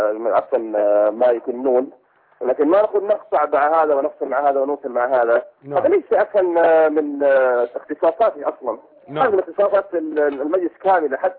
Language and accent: Arabic; Syria; الحكم الشمولي الذي موجود عندنا في سوريا